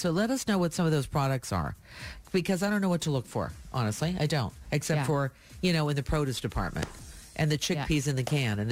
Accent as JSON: {"language": "English", "country": "Canada", "said": "So, you know, I'm Canadian, but not that Canadian."}